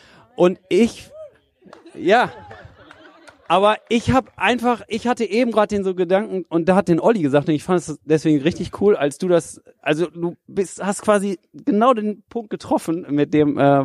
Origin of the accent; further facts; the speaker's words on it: North Rhine-Westphalia, Germany; ja, wir sind ja aus Westfalen, ne? Wir sind alle irgendwie so ein bisschen zurückhaltend so.